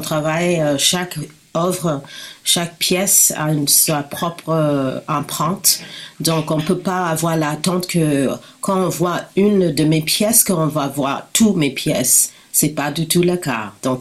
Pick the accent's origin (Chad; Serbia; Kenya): Kenya; je viens du Kenya, qui est l'est de l'Afrique.